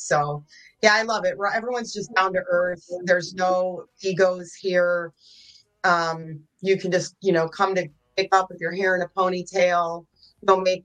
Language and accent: English; Villa Park, Illinois, United States; now in Lombard, United States; So I grew up in Villa Park. My parents moved from the city when I was three. So I lived in Villa Park, and then I moved to Lombard.